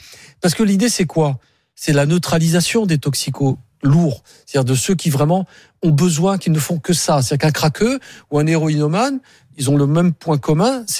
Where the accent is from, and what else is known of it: Marseille, Provence-Alpes-Côte d'Azur, France